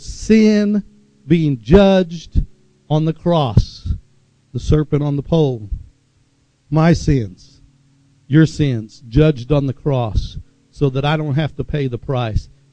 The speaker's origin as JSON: {"language": "English", "town": "Tulsa", "region": "Oklahoma", "country": "United States", "tie": "born or raised there", "said": "Growing up in West Tulsa in an area called Oakhurst, we had an outhouse, you know."}